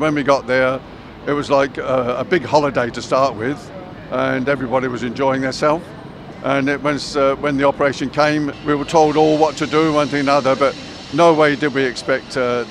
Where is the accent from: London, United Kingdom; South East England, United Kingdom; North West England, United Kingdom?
South East England, United Kingdom; Basingstoke; I'm 71 and I come from Basingstoke.